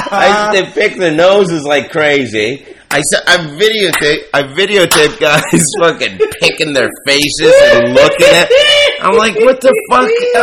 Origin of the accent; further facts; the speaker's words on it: Toronto, Ontario, Canada; now in Vancouver, Canada; No, I'm from Toronto. I live here.